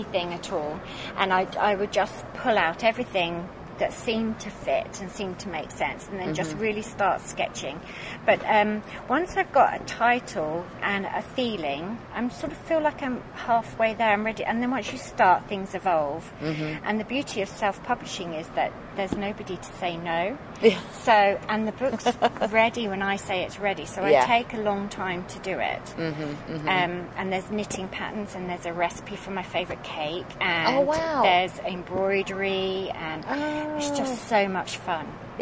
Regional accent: South East England, United Kingdom; And I grew up on the Kent coast, near the White Cliffs of Dover.

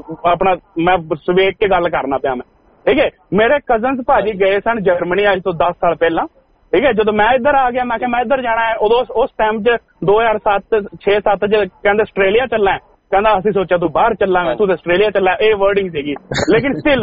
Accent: Haryana, India; moved away; ਮੈਂ ਹਰਿਆਣੇ ਤੋਂ ਬਿਲੋਂਗ ਕਰਨਾ ਪੰਜਾਬ ਤੋਂ ਨਹੀਂ ਬਿਲੋਂਗ ਕਰਦਾ

